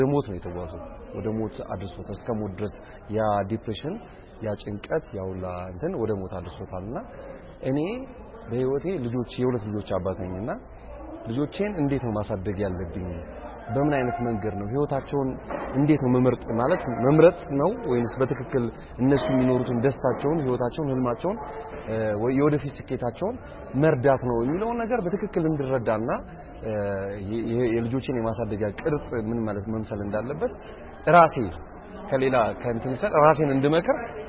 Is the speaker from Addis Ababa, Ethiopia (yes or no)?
yes; Addis Ababa, Ethiopia; እኔ ከተማ ነው ያደኩት 4 ኪሎ አካባቢ ነው ያደኩት ግን አሁን ወጥቼ አያት አካባቢ ባሰፈር ነው መኖርውና